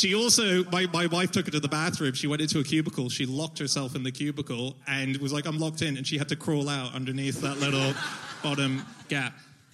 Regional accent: Sydney, New South Wales, Australia; as I'm from Sydney, and it's my family still live in Sydney.

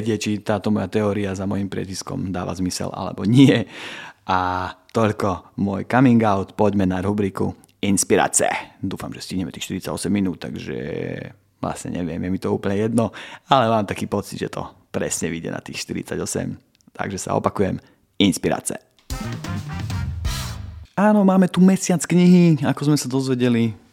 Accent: Rajec, Žilina Region, Slovakia; also born or lived in Šaľa; pochádzame ako rodina z Rajca a z Rajeckej Lesnej sú moji rodičia a Žilinský kraj, proste hrdý, národný, cítiaci človek a presťahovali sme sa do šale

